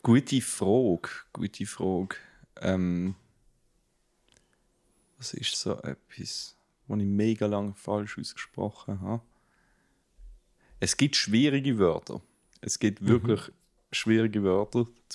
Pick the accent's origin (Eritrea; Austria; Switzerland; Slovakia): Switzerland; Für mich als Schweizer ist das nicht normal gewesen.